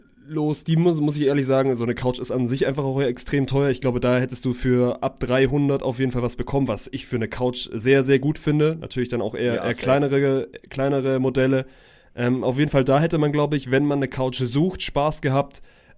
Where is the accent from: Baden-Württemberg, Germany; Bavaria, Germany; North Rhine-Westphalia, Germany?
Baden-Württemberg, Germany; mich als Schwabe hat das natürlich sowas von abgeholt.